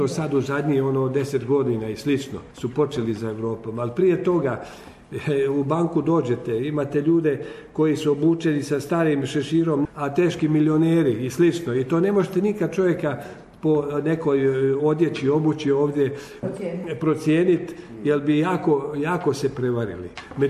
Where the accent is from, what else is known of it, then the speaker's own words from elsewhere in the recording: Croatia; now in Australia; Ja obično svake godine idem doma. Ja si doma kupim. Kod nas u Hrvatskoj ima isto super firmi.